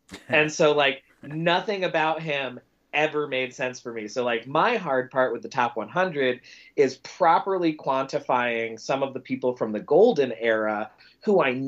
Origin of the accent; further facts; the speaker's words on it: the Carolinas, United States; And then I'm from the Carolinas.